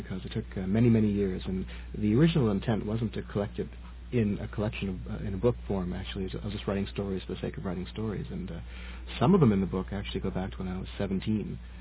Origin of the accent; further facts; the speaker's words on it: Toronto, Ontario, Canada; growing up in the Toronto of the 1970s, which many of you may not be aware was not the multicultural haven that it is today. It was actually quite difficult being someone of a different color, different culture growing up here in the 70s.